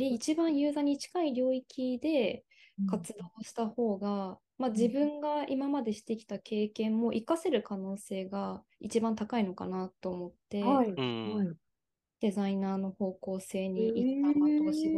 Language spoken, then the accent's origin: Japanese; Hokkaido, Japan; 当時全然私北海道出身なんですけど、